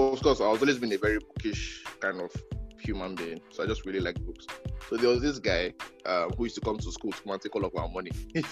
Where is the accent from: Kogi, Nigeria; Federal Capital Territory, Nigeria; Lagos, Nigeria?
Kogi, Nigeria; Lokoja; for me, a small town boy, I grew up in Lokoja with my mother.